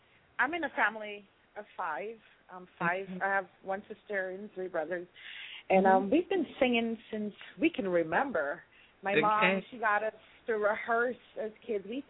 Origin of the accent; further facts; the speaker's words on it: Guyana; now in United States; I'm from South America, Guyana. I now live here in the United States of America.